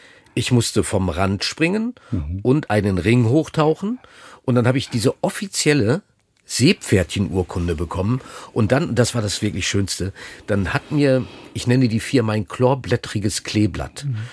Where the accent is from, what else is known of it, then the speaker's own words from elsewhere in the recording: North Rhine-Westphalia, Germany; bin ja groß geworden in Ostwestfalen auf Klocks, also auf Holzklotschen.